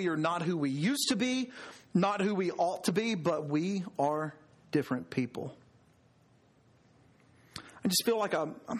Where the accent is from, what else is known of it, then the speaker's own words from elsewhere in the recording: Alabama, United States; Now, guys, I grew up in Southwest Alabama.